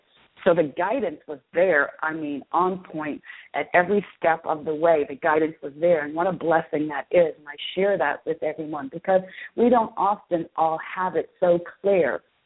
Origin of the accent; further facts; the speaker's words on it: New Jersey, United States; When I was 12 years old, growing up in South Jersey, you know, on the 5 acres, it was nothing for me to see spirits.